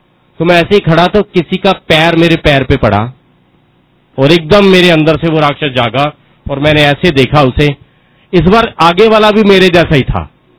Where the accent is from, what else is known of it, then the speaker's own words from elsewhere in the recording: Punjab, India; पंजाब का रहने वाला हूं, खुद ही बनाता था और खुद ही काटता था।